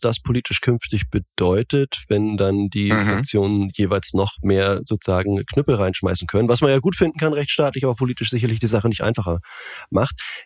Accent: Northern Germany, Germany; Als Norddeutscher.

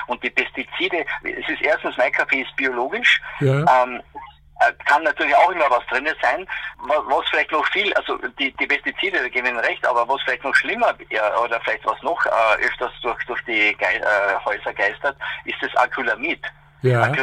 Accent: Carinthia, Austria; Bei uns in Kärnten heißt es sauer Rampfach

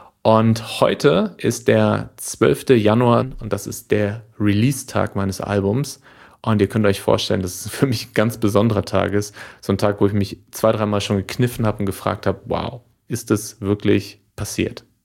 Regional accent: Lippstadt, North Rhine-Westphalia, Germany; in meiner Heimatstadt. Ich habe mich total gefreut, nach Lippstadt zu kommen, die Stadt, in der ich lange gelebt habe, in der ich geboren bin, in der ich viele Freunde habe und Familie.

